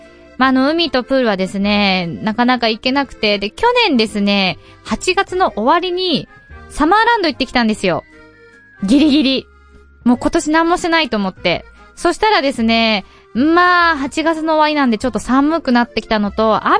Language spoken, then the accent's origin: Japanese; Sukagawa, Fukushima, Japan; now in Tokyo, Japan; 東京に上京してからの花火大会ですね、須賀川の花火大会とこうやっぱ比べてしまうんですよね